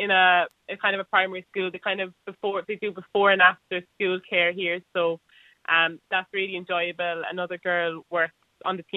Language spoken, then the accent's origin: English; Sydney, New South Wales, Australia; born there; I was born in Sydney.